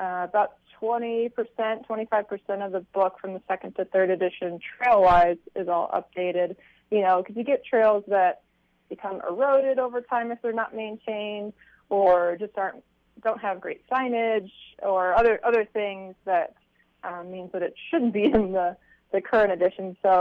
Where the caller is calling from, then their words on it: Denali, Alaska, United States; I'm actually calling from Denali, just outside the national park.